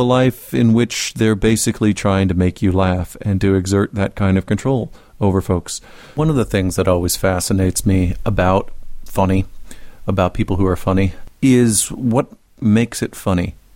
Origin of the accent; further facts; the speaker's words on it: Midwest, United States; my standard line is that I was raised in the Midwest and you were taught to not ask questions like that.